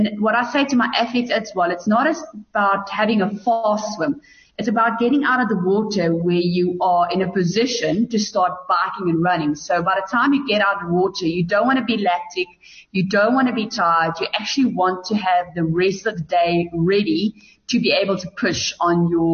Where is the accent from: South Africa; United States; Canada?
South Africa; Bethlehem, Free State; I think where I grew up in Bethlehem, where there wasn't any swims